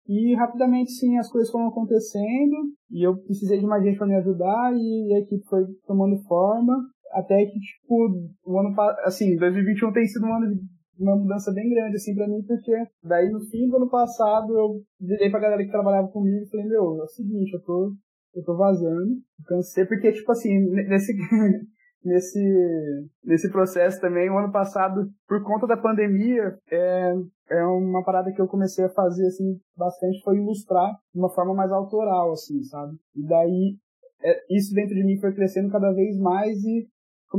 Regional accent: São Paulo, Brazil; now in Maringá, Brazil; sou designer, sou ilustrador. Estou atualmente em Maringá, no Paraná. Eu sou de São Paulo, mas vim pra cá em 2009 para começar design, onde eu fui estadual daqui de Maringá. E aqui eu fiquei.

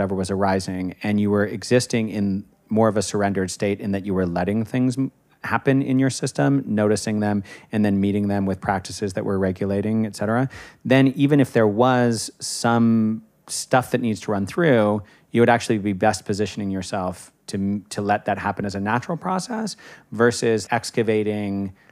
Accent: United States; especially as an American, where we have a very individualistic culture

